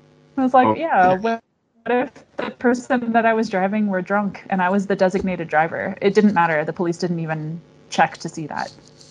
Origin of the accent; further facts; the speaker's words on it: California, United States; moved away; Well, I guess it depends where you come from, too, because I'm from California, which is quite progressive.